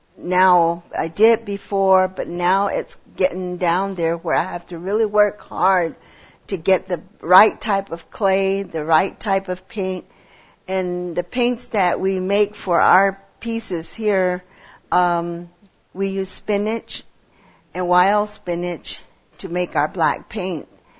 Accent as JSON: {"language": "English", "town": "Jemez Pueblo", "region": "New Mexico", "country": "United States", "said": "I'm from Jemez Pueblo."}